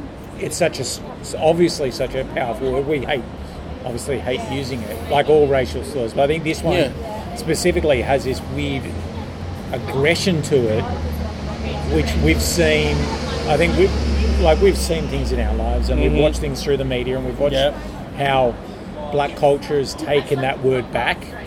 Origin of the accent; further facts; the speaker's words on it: Australia; And we're Australian, we're not American